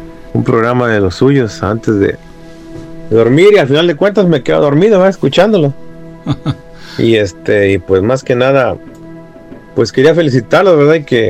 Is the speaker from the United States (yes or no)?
no; Ciudad Valles, San Luis Potosí, Mexico; nosotros somos originarios de San Luis Potosí, para ser más exactos, de Ciudad Valles